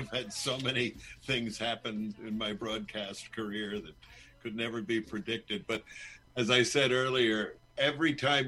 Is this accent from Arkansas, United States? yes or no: no; New York, United States; Hey, I grew up in New York. I know cold.